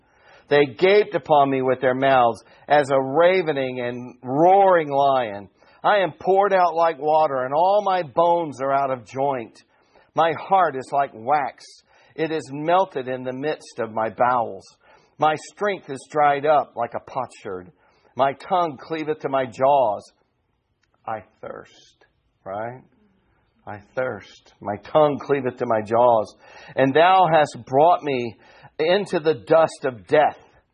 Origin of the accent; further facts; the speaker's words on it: Georgia, United States; I keep saying Bashan because I'm from Georgia.